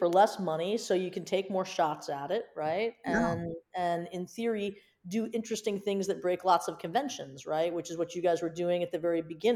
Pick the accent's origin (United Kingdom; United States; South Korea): United Kingdom; England; as an Englishman, you kind of have to watch